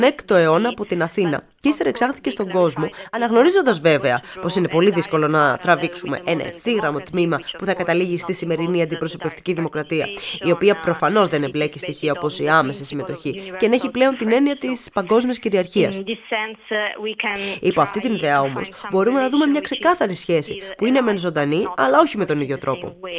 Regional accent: Caserta, Campania, Italy; Greek is a second language; Ναι, είμαι, αλλά δεν είμαι ακριβώς από την Πούλια, την περιοχή όπου βρίσκονται αυτά τα χωριουδάκια των Greco Speakers.

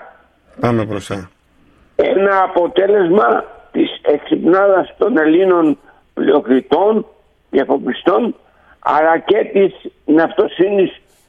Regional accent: Andros, South Aegean, Greece; στην ιδιαίτερη πατρίδα μου, την Άνδρο

